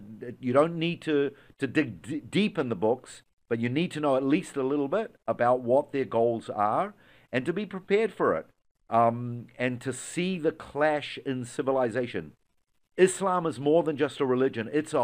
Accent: New Zealand; But I'm from New Zealand.

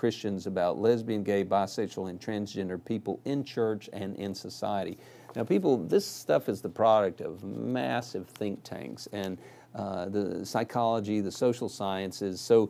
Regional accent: Birmingham, Alabama, United States; Now, when I'm from Birmingham, Alabama, a place where a lot of people would have thought this stuff would have never found a footing

